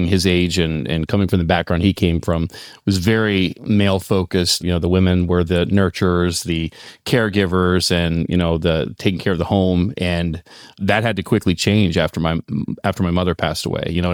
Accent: Maslin, Ohio, United States; born there; I was born in Ohio, in a little town. The actual birthplace that I was born, not where I lived, but where I was born, is called Maslin, Ohio.

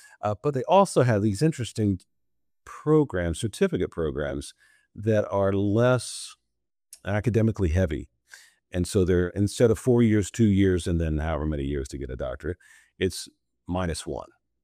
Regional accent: Arlington, Texas, United States; I grew up about an hour and a half north of here in Arlington, Texas. And I was born in Fort Worth.

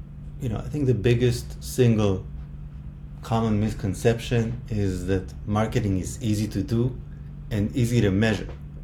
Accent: Tel Aviv, Tel Aviv District, Israel; I'm from Tel Aviv, Israel, spouse, two kids.

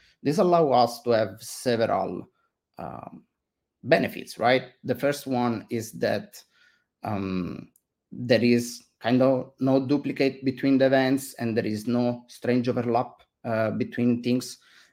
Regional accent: Italy; English is a second language; Funny thing from me, I'm from Italy, and I get to tell this a lot to all my coworkers.

